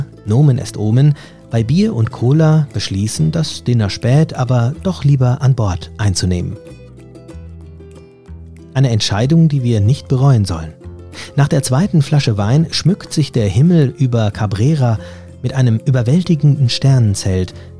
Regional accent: Cologne, North Rhine-Westphalia, Germany; Wir sind beide aus Köln, haben uns aber erst hier kennengelernt.

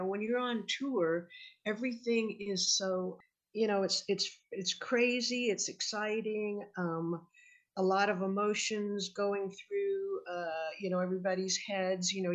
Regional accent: United States; since I am American, I had a work permit so I could stay over there.

